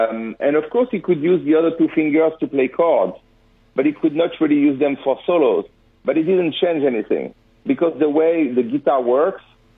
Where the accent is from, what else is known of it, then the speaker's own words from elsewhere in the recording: Fontainebleau, Île-de-France, France; I'm from France. So I grew up in Fontainebleau, like near Fontainebleau, which is the hometown